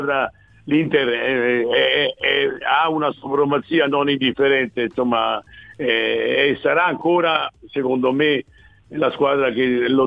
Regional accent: Rome, Lazio, Italy; Io sono romano, nato a Roma

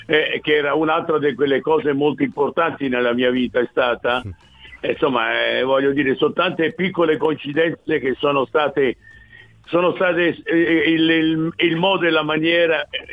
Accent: Rome, Lazio, Italy; Io sono romano, nato a Roma

